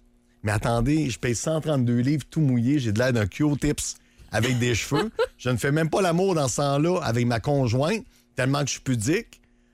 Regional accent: Saint-Georges-de-Beauce, Quebec, Canada; Ben écoute, je sors de Saint-Georges-de-Beauce. Fait que je suis un petit beauceron.

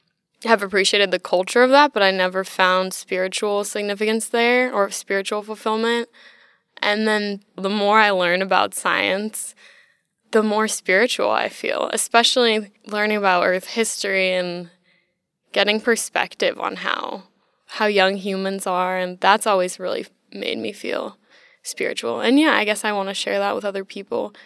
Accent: California, United States; Growing up in Orange County, no one ever talked about the environment.

